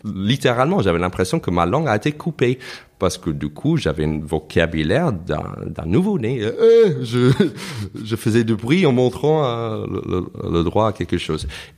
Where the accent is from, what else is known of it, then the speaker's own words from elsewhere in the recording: New York, United States; French is a second language; also born or lived in Toulouse; now in Paris, France; j'étais d'abord à Toulouse. Donc j'ai quitté New York pour aller à Toulouse